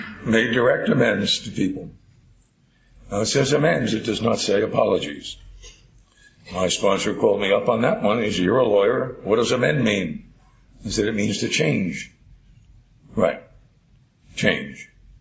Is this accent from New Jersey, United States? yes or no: yes; New Jersey, United States; I grew up in New Jersey. We didn't have any crops.